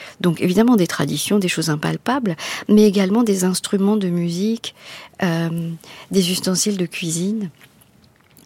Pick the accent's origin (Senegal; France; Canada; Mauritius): Mauritius; Piton, Rivière du Rempart; Moi, je suis née, j'ai grandi à Piton.